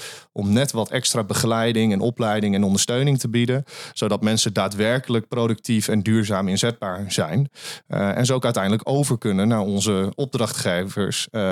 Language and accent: Dutch; Netherlands; ik ben in Nederland geboren en een liefdevolle opvoeding gehad en hier kunnen studeren.